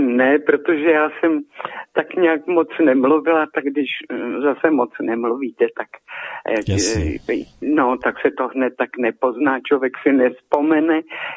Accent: Nejdek, Karlovy Vary Region, Czechia; A já jsem řekla, že jsem z Nejdku

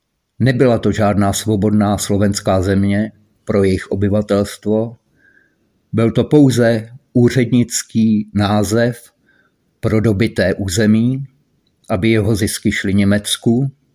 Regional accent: Moravia, Czechia; A já třeba jako Moravák určitě bych byl rád, kdybych tady měl vlastní zemi, Moravu.

